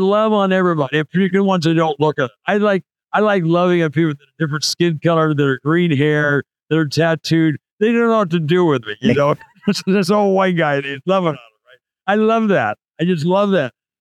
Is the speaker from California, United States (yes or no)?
yes; California, United States; born there